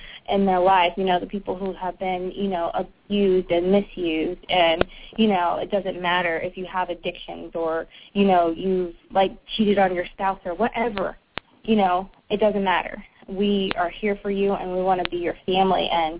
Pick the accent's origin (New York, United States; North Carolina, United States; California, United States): California, United States; now in Maryland, United States; All my family, I grew up there, I lived there all my life, and all my family and friends were there, and then I moved to Maryland, and I knew no one except for my husband